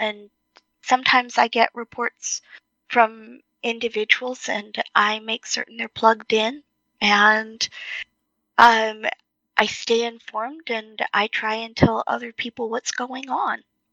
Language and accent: English; the South, United States; because I grew up mixed race in the South not long after the end of Jim Crow, right?